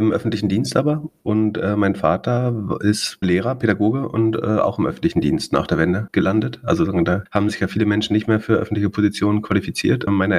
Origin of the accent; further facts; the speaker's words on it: Greifswald, Mecklenburg-Vorpommern, Germany; Ja, ich bin tatsächlich da Native in Greifswald gewesen.